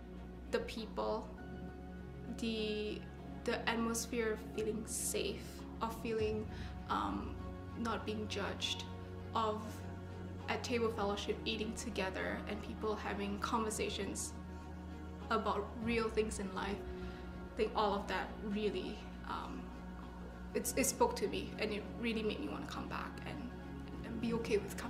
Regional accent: Malaysia; So I grew up in Malaysia, and I have, my whole family is very like Buddhist and very Taoist

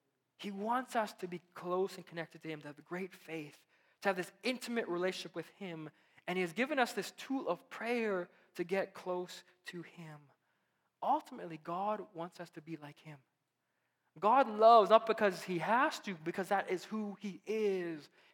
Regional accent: Philippines; I'm Filipino.

